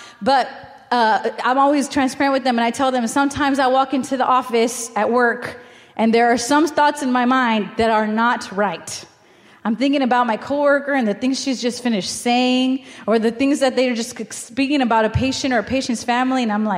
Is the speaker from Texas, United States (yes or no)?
yes; Texas, United States; now in Houston, United States; I will mention it again because I'm from the Valley. It is a small town. We've got one highway that gets us from point A to point B, and we only have exits on one side of the highway. I get to Houston.